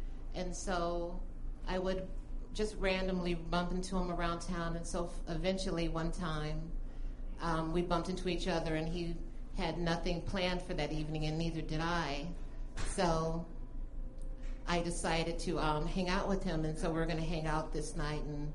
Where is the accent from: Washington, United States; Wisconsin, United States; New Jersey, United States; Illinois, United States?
Illinois, United States; Chicago; moved away; I'm originally from Chicago, and so ever since I left Chicago, I don't like to have cold weather, and so I hate snow.